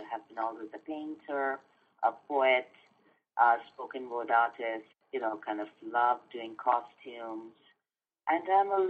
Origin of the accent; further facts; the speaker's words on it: Kolkata, West Bengal, India; I was born and brought up in Calcutta in Bengal, India.